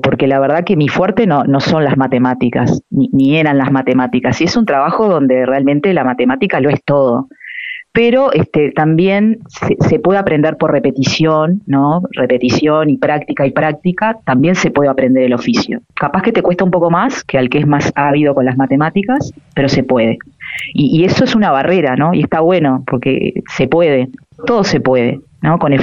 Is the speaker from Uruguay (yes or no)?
yes; Punta del Este, Maldonado, Uruguay; Yo tengo 43 años, me crié en Punta del Este y me crié en la punta misma de Punta del Este. Es decir, la casita donde vivimos con mi familia está rodeada de mar. Las cuatro esquinas tienen mar.